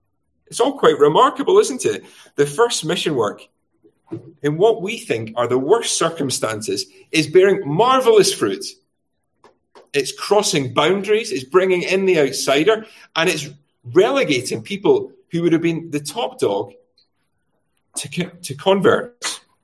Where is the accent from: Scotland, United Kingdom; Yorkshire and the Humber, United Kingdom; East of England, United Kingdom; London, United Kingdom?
Scotland, United Kingdom; Glasgow; when my parents moved to the area that I grew up in Glasgow